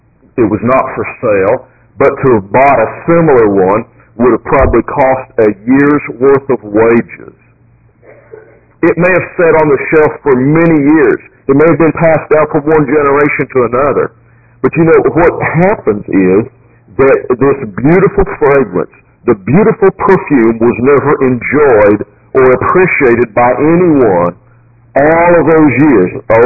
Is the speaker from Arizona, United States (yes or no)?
no; Kentucky, United States; We came from Kentucky, and their horses are very, very important.